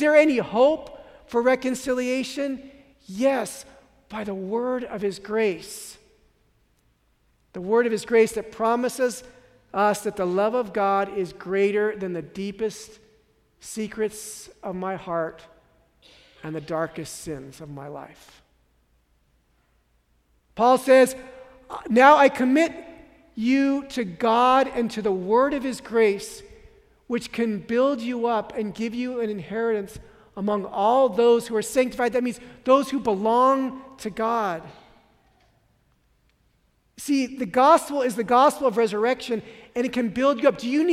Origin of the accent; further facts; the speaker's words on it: San Francisco, California, United States; I grew up in San Francisco